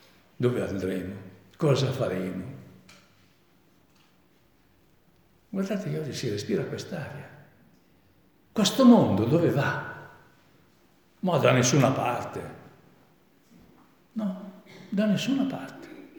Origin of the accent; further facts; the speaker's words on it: Montanaro, Piedmont, Italy; Io sono di Montanaro, io sono della fede là, che so io, dei carismatici, io sono della fede.